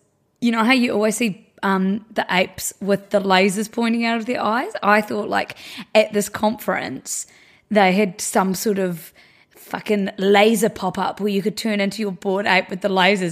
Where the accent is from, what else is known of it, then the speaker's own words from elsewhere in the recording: New Zealand; That's my brother. We're from New Zealand.